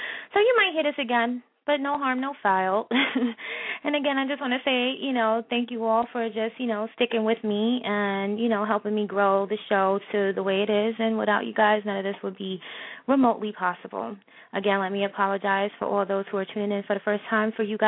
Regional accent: Queens, New York, United States; because I am from Queens, born and raised. Yes, I am.

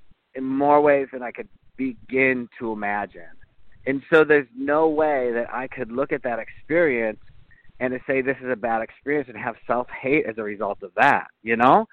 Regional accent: Wisconsin, United States; for me at the time growing up in Wisconsin, relationships meant children

